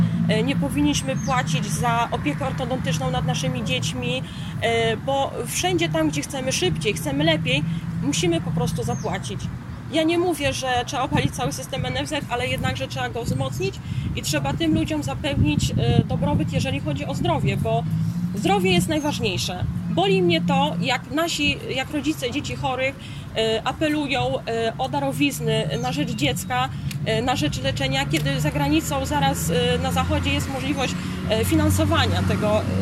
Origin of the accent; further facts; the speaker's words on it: Rakówka, Lublin Voivodeship, Poland; Jestem rdzenną mieszkanką naszego powiatu, pochodzę z miejscowości Rakówka, w tej chwili mieszkam w Porchowie II